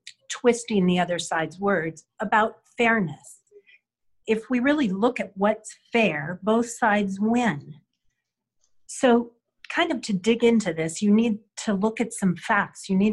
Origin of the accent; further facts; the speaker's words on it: Cordova, Alaska, United States; I'm a third-generation Alaskan. I was born in Cordova, Alaska.